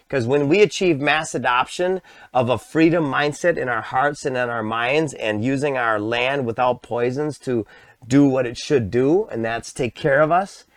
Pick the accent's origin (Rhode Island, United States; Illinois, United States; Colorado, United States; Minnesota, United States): Minnesota, United States; Well, so I grew up in Minnesota.